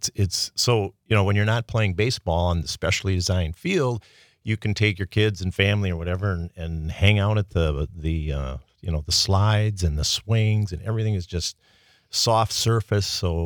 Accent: Wisconsin, United States; I am not from Two Rivers. No, I'm from a small town north of Milwaukee.

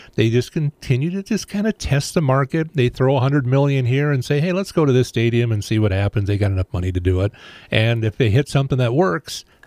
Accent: Dublin, Leinster, Ireland; I'm from Dublin.

